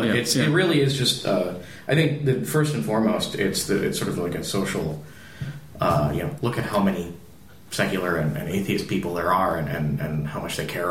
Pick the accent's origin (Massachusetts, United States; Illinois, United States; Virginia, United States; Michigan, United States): Illinois, United States; Chicago; moved away as an adult; also born or lived in Arizona; Is I grew up in Chicago. It's a city known for its architectural beauty. It's one of the nicest skylines as far as I'm concerned. But then in my adult years, I moved to Arizona, which is no less beautiful